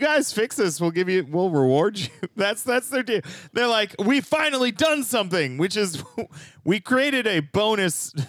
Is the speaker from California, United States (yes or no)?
no; Chicago, Illinois, United States; accent: Chicago; Chicago's got, you know, like my accent's coming in real thick right now.